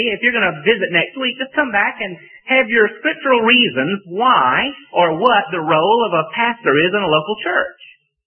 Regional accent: Atlanta, Georgia, United States; I come from Atlanta, Georgia, and there I was a member of a church of about 5,000 or 6,000 people.

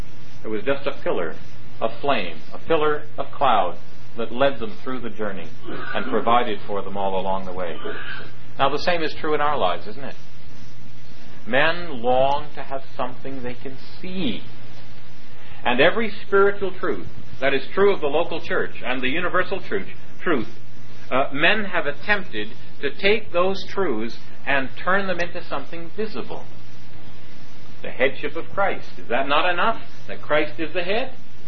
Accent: Canada; It's like, what's a Canadian? Well, we're not Americans. Well, what are you? Well, we're not British. Well, we're not French.

